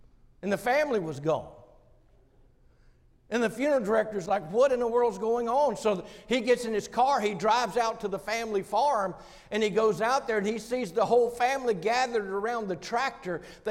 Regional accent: Virginia, United States; I'm from Virginia, not West Virginia.

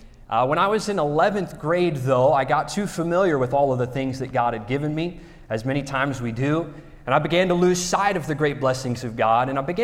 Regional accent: Mississippi, United States; also born or lived in Louisiana; And I grew up in Louisiana for a little bit, but most of my life I grew up in Mississippi. And I know you're surprised I don't have the accent

